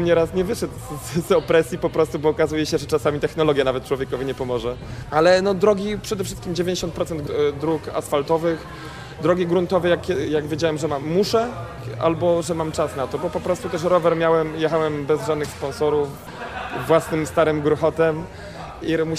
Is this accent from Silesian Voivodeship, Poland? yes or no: yes; Silesian Voivodeship, Poland; mimo że jestem ze Śląska, są jakieś podobno stereotypy